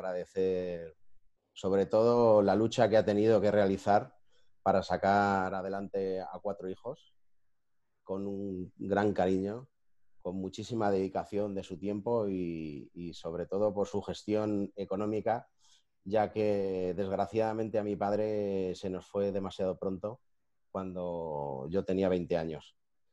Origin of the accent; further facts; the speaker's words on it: Madrid, Community of Madrid, Spain; soy madrileño de padre y madre.